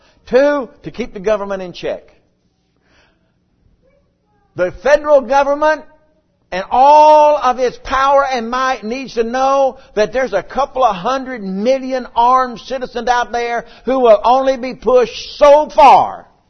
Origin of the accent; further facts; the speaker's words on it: United States; I'm an American. We believe all men are created equal.